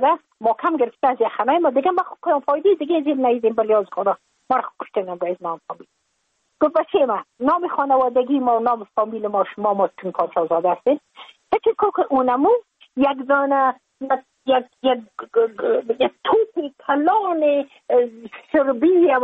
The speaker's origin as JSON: {"language": "Persian", "country": "Afghanistan", "moved": "as an adult", "lives_now": "United States", "said": "از اینکه من که از افغانستان بقیه آمدم من اون سال بودم 28 ساله،"}